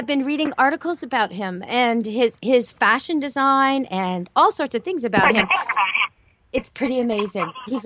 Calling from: Canada; I am calling in from Camp Good Dog up here in Canada

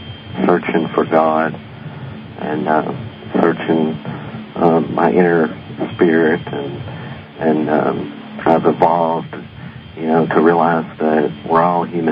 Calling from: Kentucky, United States; I'm calling from Kentucky

